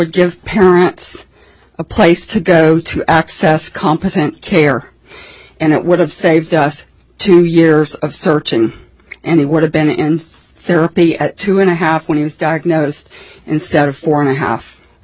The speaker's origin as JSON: {"language": "English", "town": "Panama City", "region": "Florida", "country": "United States", "said": "I'm from Panama City, Florida."}